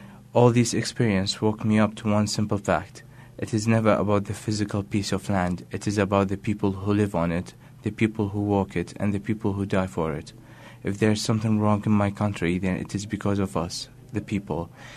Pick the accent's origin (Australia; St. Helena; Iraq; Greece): Iraq; now in United States; I'm 20 years old. I'm from Iraq.